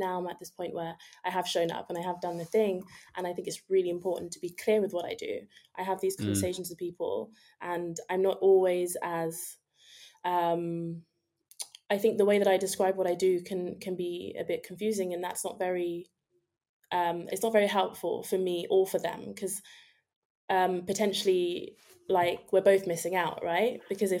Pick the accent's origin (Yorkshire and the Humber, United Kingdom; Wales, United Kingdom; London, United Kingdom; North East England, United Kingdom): London, United Kingdom; I am in and from London.